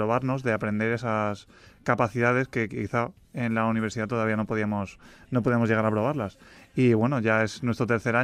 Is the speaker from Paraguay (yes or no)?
no; Spain; nosotros somos los únicos españoles que la han hecho